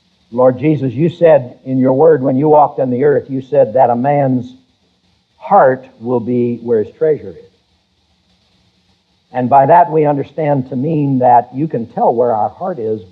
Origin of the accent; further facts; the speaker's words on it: Pittsburgh, Pennsylvania, United States; moved away; I grew up, I was born in Pittsburgh, as most of you know, and I grew up a Steeler fan, and the Steelers never won anything until I left Pittsburgh.